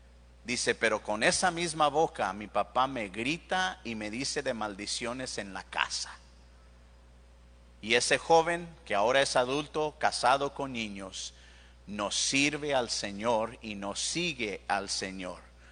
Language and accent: Spanish; Dallas, Texas, United States; mi mamá venía a visitarme de Dallas, donde yo soy de Dallas.